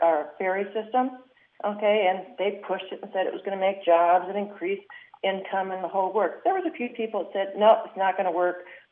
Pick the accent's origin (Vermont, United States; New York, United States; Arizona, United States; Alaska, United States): Alaska, United States; Fairbanks; now in Petersburg, United States; Really glad I was raised in Fairbank and North Pole area